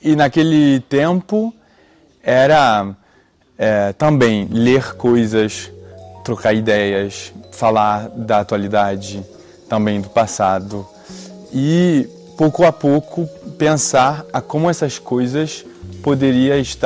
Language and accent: Portuguese; Brazil; now in France; Eu acho que, sendo brasileiro, a dança é parte da cultura, né?